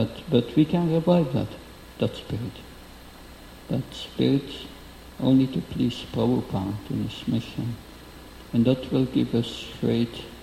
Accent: Belgium; English is a second language; because I'm from Belgium

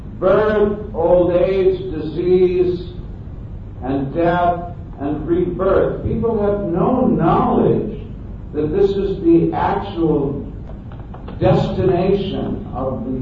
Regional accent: United States; So, you know, I come from that way of life. I mean, I'm from America.

